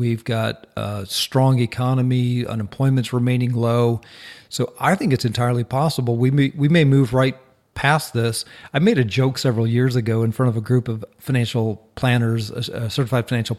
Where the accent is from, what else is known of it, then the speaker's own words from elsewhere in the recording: Minnesota, United States; Obviously, growing up in Minnesota, I had experienced a lot of those